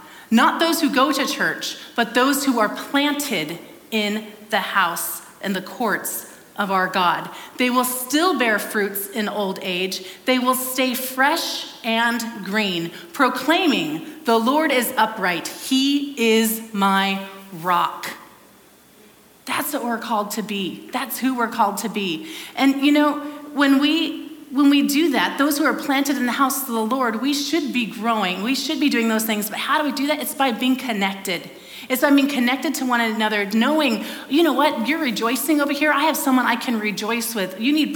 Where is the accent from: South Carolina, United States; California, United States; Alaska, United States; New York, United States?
Alaska, United States; Kodiak Island; Just saying the word makes me smile because I grew up in Kodiak Island, and there's cedar logs that would roll up on the island